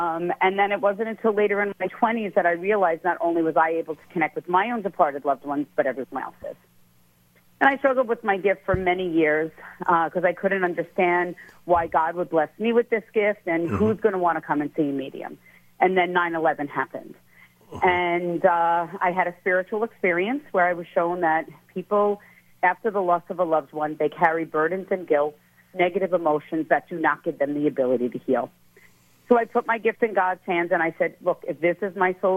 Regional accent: New York, United States; I am from Long Island. I'm home right now, and I actually start my summer tour up in New Hampshire

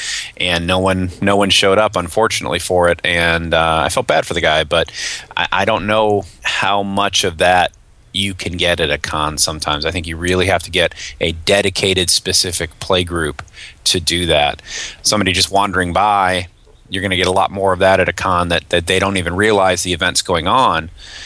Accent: Myrtle Beach, South Carolina, United States; I'm from the Myrtle Beach area, and I run the Grand Strand Gamers here.

